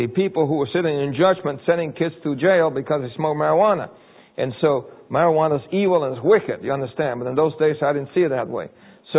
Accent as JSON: {"language": "English", "town": "New York City", "region": "New York", "country": "United States", "tie": "born or raised there", "said": "And I thought that was strange, because I grew up in New York City."}